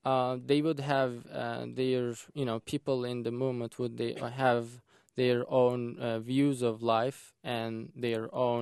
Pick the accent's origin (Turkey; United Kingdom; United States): Turkey; Maybe I should answer it since I'm from Turkey.